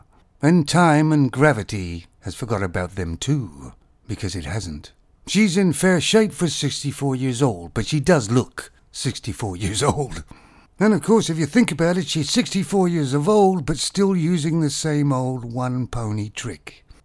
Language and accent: English; Canada; I'm from Canada and I used to live in a very small little town. You know the towns where you cough one end and you've got pneumonia the other.